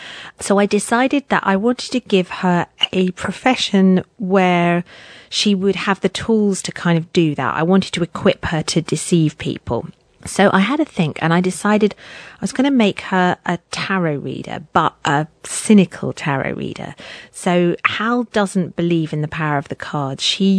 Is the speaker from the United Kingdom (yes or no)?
yes; Brighton, South East England, United Kingdom; I grew up in Brighton, which is like a seaside resort on the south coast of the UK.